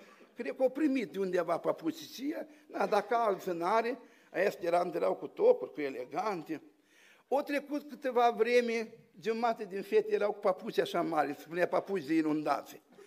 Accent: Bucovina, Romania; să mă ierte ardelenii, că eu sunt bucovinean

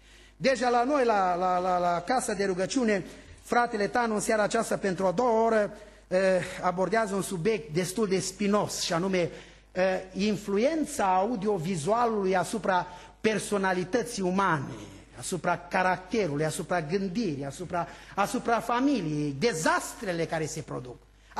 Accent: Apuseni Mountains, Romania; born there; m-am născut undeva în Creierul Apusenilor. Cel mai apropiat vecin era undeva la un jumătate de kilometru de noi.

